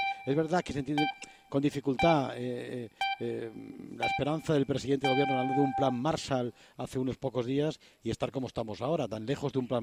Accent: Spain; a mí como español

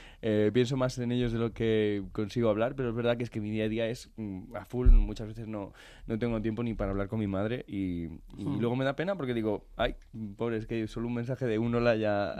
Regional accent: Barcelona, Catalonia, Spain; moved away; soy de Barcelona, pero llevo aquí ya como 18 años, si no recuerdo mal. Así que ya es mi primera casa prácticamente.

